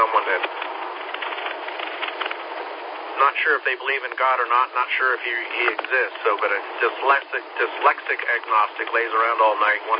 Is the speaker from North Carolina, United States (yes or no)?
no; California, United States; moved away; I grew up out there in the San Francisco Bay Area. I grew up right on the peninsula. I thought traffic was bad when I left in the 80s.